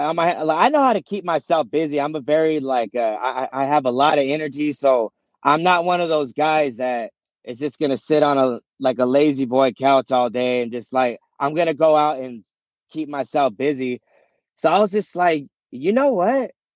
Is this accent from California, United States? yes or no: yes; Hayward, California, United States; I grew up in Hayward, stuff like